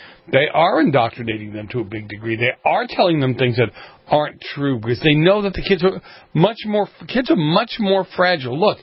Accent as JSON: {"language": "English", "town": "Boston", "region": "Massachusetts", "country": "United States", "tie": "born or raised there", "said": "when I grew up in Boston, we used to jump under a desk."}